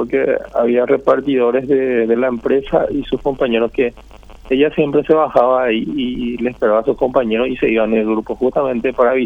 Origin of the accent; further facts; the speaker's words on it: Areguá, Central, Paraguay; No, nosotros somos de Areguá.